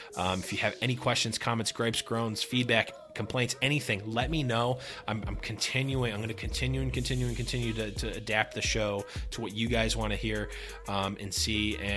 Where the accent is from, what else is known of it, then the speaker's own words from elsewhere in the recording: New York, United States; Being a New Yorker, the Excelsior ever upward, you know, message and that's, I like that a lot.